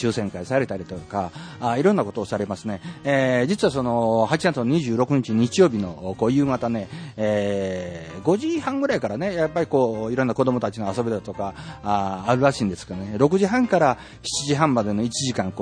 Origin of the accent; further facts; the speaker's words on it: Eigenji, Shiga, Japan; 私の地元ですね、永源寺のですね山上町というところなんですけどもですね